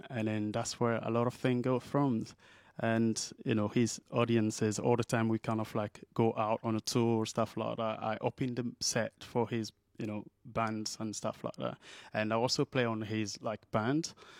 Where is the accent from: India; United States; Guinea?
Guinea; I'm originally from West Africa in Guinea-Conakry.